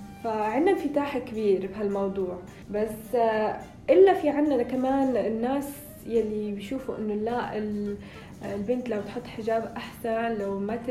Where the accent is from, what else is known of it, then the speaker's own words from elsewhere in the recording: Rabat, Rabat-Salé-Kénitra, Morocco; من الرباط.